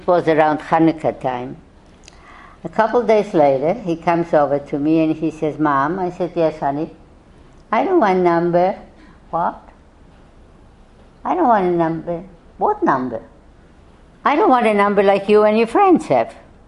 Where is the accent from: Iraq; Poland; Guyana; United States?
Poland; my husband was from Yugoslavia, and I was from Poland.